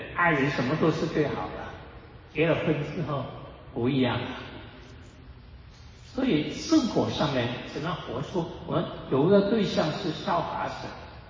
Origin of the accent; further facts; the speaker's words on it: China; 我们中国人就有这个问题，我们会把孩子留在北美洲